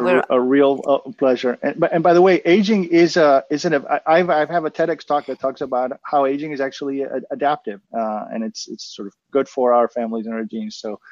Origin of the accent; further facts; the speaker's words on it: Argentina; I was born and raised in Argentina, so I'm speaking as a Latino.